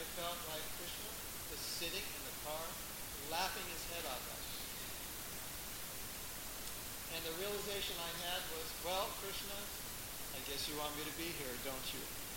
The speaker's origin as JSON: {"language": "English", "region": "California", "country": "United States", "said": "So, and I'm from Southern California. That was the first time in my life I saw snow."}